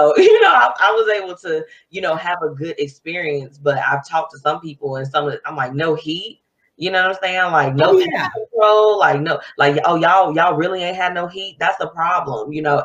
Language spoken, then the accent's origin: English; Country Club Hills, Illinois, United States; We were talking about just the names of the suburbs that were surrounded where we grew up at. We grew up in Country Club Hills.